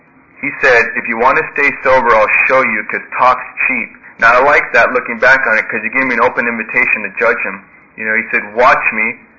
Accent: Santa Monica, California, United States; and I grew up in Santa Monica

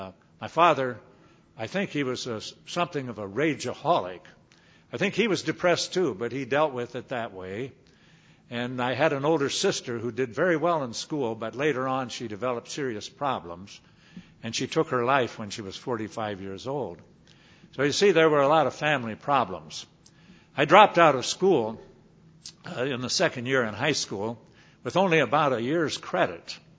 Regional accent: Nebraska, United States; And I used to feel very sorry for myself about growing up in Nebraska. In fact, I was critical of Nebraska.

